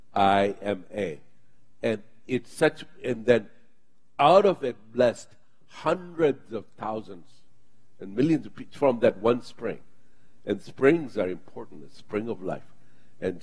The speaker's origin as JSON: {"language": "English", "town": "Mombasa", "region": "Mombasa County", "country": "Kenya", "tie": "born or raised there", "lives_now": "United States", "said": "where I grew up in Africa, in Mombasa, Kenya, in the coastline, the whole coastline was fed by this one spring."}